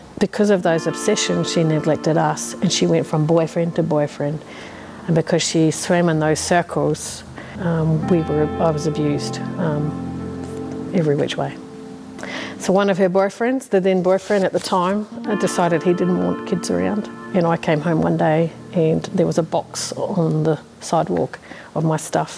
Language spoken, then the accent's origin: English; New Zealand; now in Australia; as a Kiwi